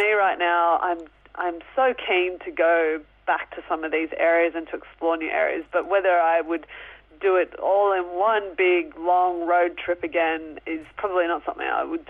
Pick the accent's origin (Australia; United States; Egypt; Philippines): Australia; Sydney, New South Wales; growing up in Sydney in the suburbs.